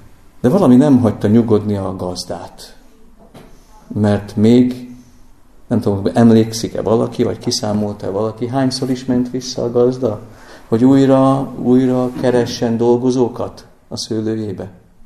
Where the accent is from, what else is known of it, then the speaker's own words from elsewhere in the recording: Pest, Hungary; én Pest megyei vagyok eredendően